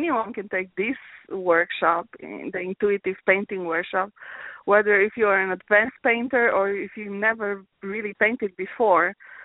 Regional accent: Romania; now in United States; I'm originally from Romania, and within Romania, I lived in different cities, and I visited a lot of Europe, and then I moved here to the States.

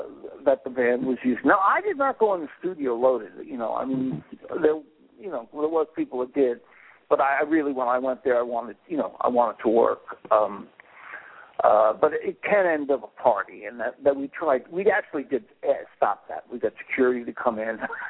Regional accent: New York, United States; Corey was from New York, from Buffalo. I was from New York.

